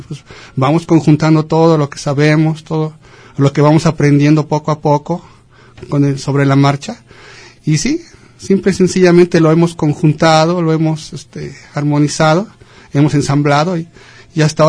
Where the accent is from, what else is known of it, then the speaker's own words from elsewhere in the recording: Mexico City, Mexico; now in Autlán, Mexico; Yo vengo de Ciudad de México. También siempre el rock ha sido parte esencial en mi vida. Desde niño prácticamente. Llego a Autlán